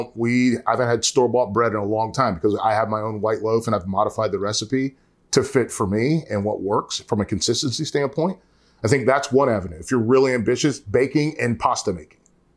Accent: North Carolina, United States; I'm from North Carolina. I love Eastern North Carolina barbecue.

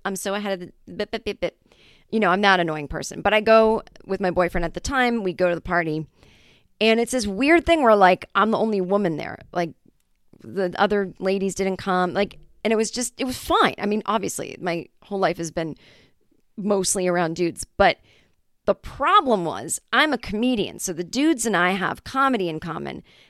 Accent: Boston, Massachusetts, United States; I fucking hate Tom Brady and I'm from Boston

